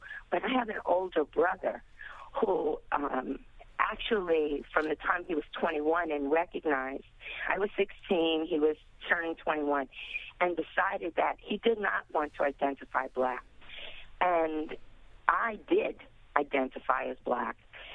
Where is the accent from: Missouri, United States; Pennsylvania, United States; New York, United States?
New York, United States; Brooklyn; People automatically assume, because of my first name, that I'm Puerto Rican. And given that I grew up in Bed-Stuy, and, you know, there are so many assumptions based upon my exterior.